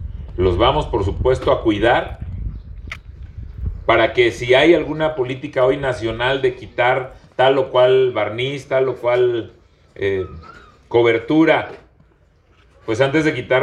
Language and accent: Spanish; Michoacán, Mexico; Allá en el oriente somos Mazahuas Otomís. Los presumo mucho y ese es el camino. Que las y los michoacanos, todos sepamos de qué estamos hechos. ¿De dónde venimos? Porque venimos de nuestras culturas originarias.